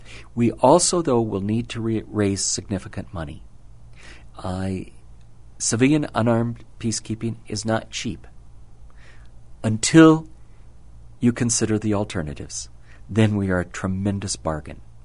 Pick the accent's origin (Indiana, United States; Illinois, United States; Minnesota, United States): Minnesota, United States; Interpositioning was happened in my home state of Minnesota about a decade ago